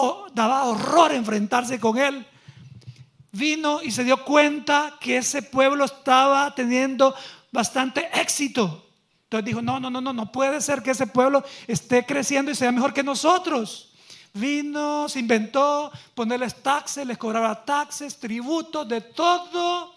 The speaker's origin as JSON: {"language": "Spanish", "country": "El Salvador", "moved": "yes", "said": "Si no pregunta en mi país, mire tan pequeño, casi somos 7,000,000 allá. Casi 7,000,000 y otros 3,000,000 acá."}